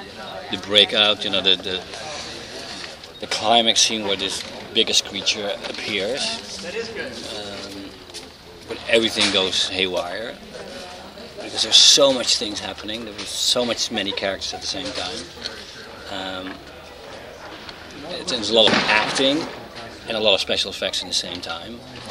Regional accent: United States; Yeah, well, I'm an American.

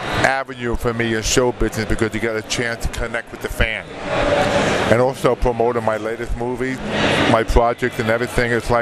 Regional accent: New York, United States; I'm excited to be here because I'm from New York and I still have the New York in me.

